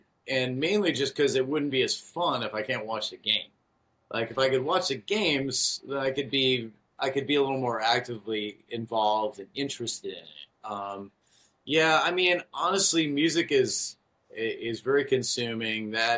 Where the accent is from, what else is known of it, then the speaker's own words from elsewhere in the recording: Chicago, Illinois, United States; I grew up in Chicago, so I'm a Chicago fan of Bulls, Cubs, and Bears.